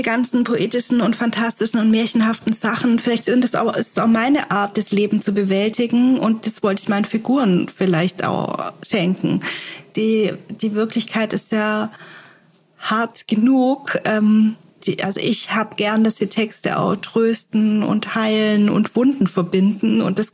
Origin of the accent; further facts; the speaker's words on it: Germany; also auch als Deutsche.